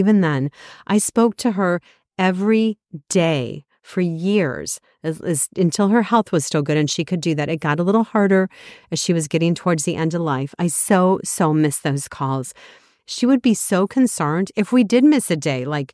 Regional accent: Cleveland, Ohio, United States; now in Wisconsin, United States; We are originally from Cleveland, Ohio, both of us, and then we moved to Wisconsin when Doug took a job up here.

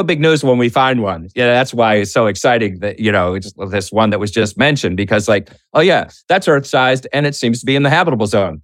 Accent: Boston, Massachusetts, United States; Well, first of all, Boston, my hometown.

